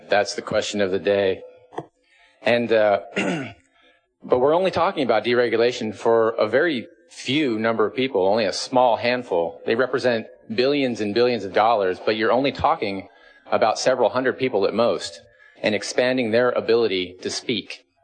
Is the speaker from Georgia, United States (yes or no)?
no; Seattle, Washington, United States; I'm from Seattle